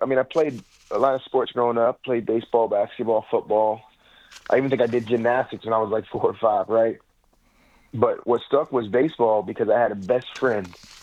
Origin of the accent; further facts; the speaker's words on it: Charleston, South Carolina, United States; also born or lived in Atlanta; We grew up in Atlanta before we moved to Charleston. When I was really young, we moved to Charleston. And, we moved back to my dad's home.